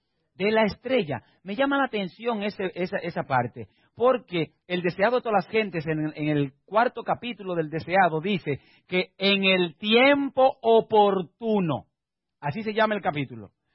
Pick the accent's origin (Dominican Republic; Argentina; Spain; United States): Dominican Republic; Ahí en mi país, en República Dominicana